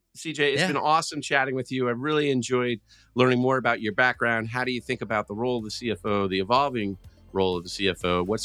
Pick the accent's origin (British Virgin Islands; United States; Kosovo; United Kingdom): United States; the South; I'm gracious and kind in general. I grew up in the South